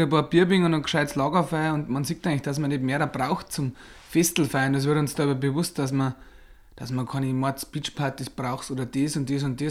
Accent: Marktl am Inn, Bavaria, Germany; Ich bin 27 Jahre alt, ich komme aus Marktl am Inn.

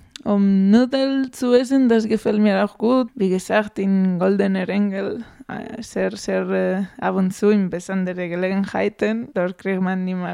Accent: Spain; German is a second language; now in Germany; Hier geht es alles um Wurst und Fleisch. Und bei uns zu Hause in Spanien ist wichtiger vielleicht Fisch oder auch Bohnen

